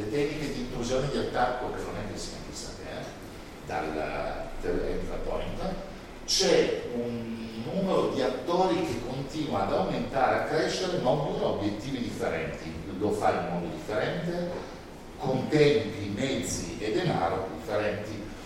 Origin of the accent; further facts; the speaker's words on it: Turin, Piedmont, Italy; che non è Muscat di Asti da cui arrivo, anzi sono di Torino